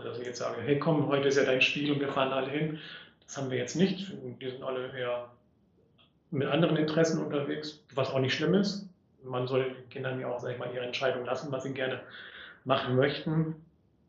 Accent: Rahden, North Rhine-Westphalia, Germany; born there; Ich komme aus gebürtig, also aus dem Kreis Minden-Lübbecke, aus Raden.

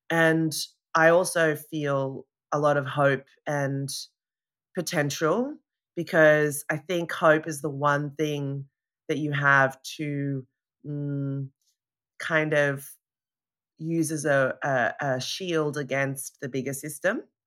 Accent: Sydney, New South Wales, Australia; but I've lived abroad for the last decade in different places. And I've just returned back to the place where I was born, which is Sydney, Australia.

